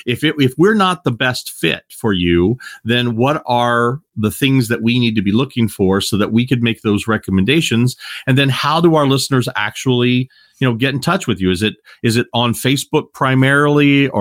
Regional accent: Kentucky, United States; accent: twang; I was born and raised in Kentucky. So I have a little bit of that twang that comes out every once in a while.

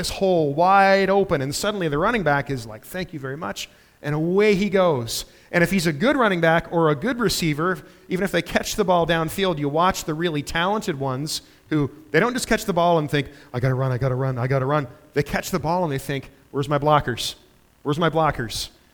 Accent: Canada; I'm a failure as a Canadian.

